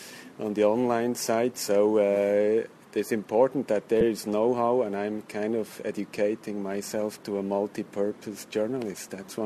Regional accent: Switzerland; I'm from Switzerland, based in Zurich, 45 years old.

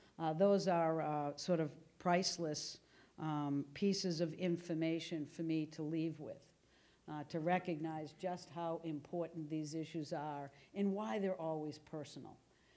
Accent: Boston, Massachusetts, United States; let people know that even though I'm from Boston, I'm getting these issues.

